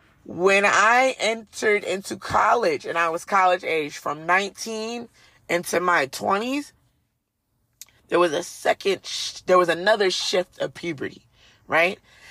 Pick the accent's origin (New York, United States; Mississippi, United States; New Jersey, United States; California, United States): New Jersey, United States; Now, I'm from Jersey, so I did know there were a lot of white people in the world.